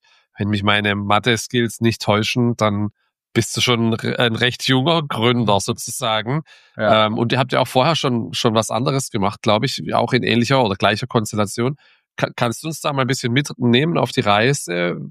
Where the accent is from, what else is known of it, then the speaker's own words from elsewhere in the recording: Hamburg, Germany; Als Hamburger muss ich dich natürlich heute fragen